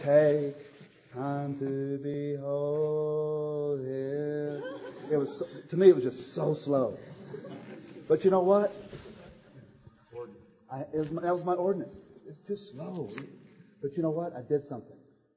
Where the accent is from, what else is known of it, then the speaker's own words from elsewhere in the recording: Texas, United States; moved away; You know, I came from Texas, and, you know, there's things. When I got to California, man, avocados everywhere.